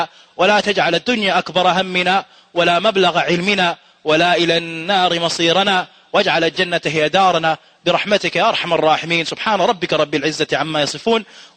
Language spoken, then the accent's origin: English; New York, United States; I am from New York